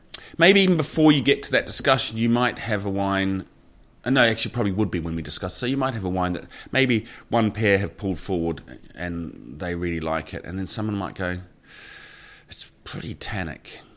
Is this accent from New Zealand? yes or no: yes; New Zealand; not just because I'm a Kiwi